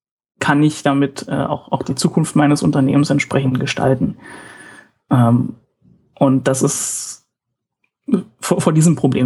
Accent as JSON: {"language": "German", "region": "Brandenburg", "country": "Germany", "lives_now": "Stuttgart, Germany", "said": "ich bin extra fürs Studium nach Stuttgart gekommen, ursprünglich komme ich aus der Umgebung von Berlin."}